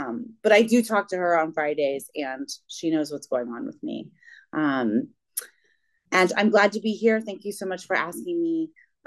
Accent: Arlington, Virginia, United States; now in Rockville, United States; I grew up in Virginia. I grew up in Arlington, Virginia, outside of DC. I now live in Rockville, outside of DC, so I haven't gone very far.

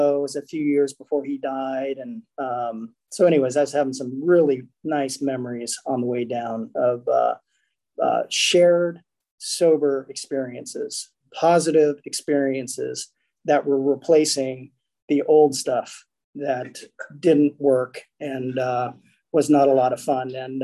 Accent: Oklahoma, United States; born there; I was born in Oklahoma, two parents.

